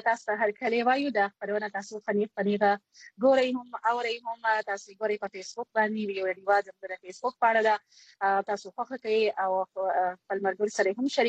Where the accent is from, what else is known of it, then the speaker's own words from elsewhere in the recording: Karachi, Sindh, Pakistan; زه خو په کراچۍ کې پیدا لوي شي